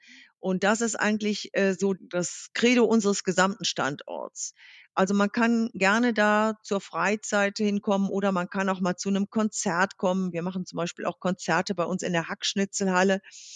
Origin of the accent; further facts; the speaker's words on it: Rhineland, Germany; Wir kommen ja hier aus dem Rheinland, sind also Karnevalisten durch und durch.